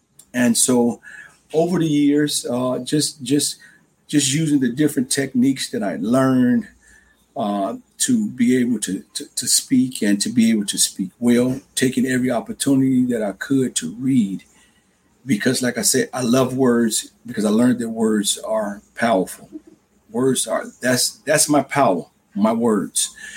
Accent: Chicago, Illinois, United States; I was born in Chicago, Illinois.

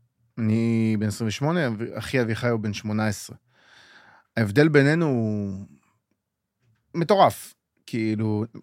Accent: Ashdod, Southern District, Israel; שכונה קשה מאוד, שכונה בית באשדוד, כאילו בתקופה שאני גדלתי בה, הייתה שכונה רובצת סמים ופשע והכל. ואני כאילו גדלתי לתוך השכונה הזאת.

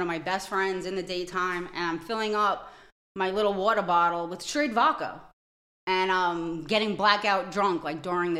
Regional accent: Brooklyn, New York, United States; No. I'm from Brooklyn. I was born and raised and bred in Brooklyn.

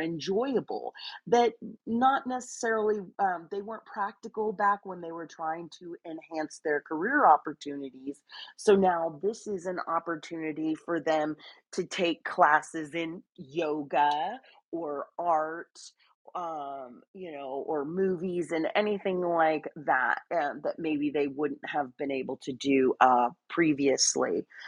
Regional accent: San Jose, California, United States; I was actually out of in my hometown a couple of weeks ago in San Jose, California

